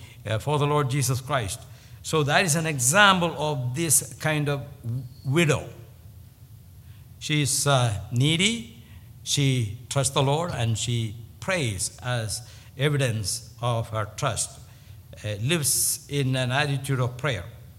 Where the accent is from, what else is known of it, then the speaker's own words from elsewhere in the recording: India; When I was growing up in India, we didn't have any nursing home.